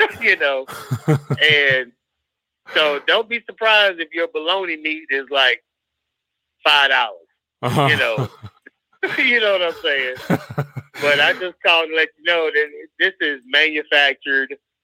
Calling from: Texas, United States; from Texas.

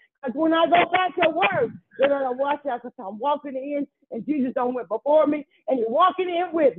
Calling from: Manassas, Virginia, United States; I am calling from Manassas, Virginia.

